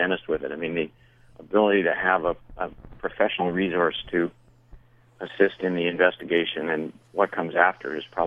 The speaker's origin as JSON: {"language": "English", "country": "Canada", "accent": "Canadian", "said": "I am from Canada, yes."}